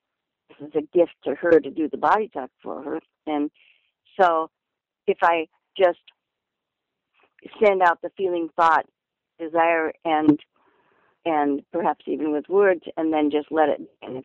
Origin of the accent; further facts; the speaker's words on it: Canada; being Canadian and raised in Canada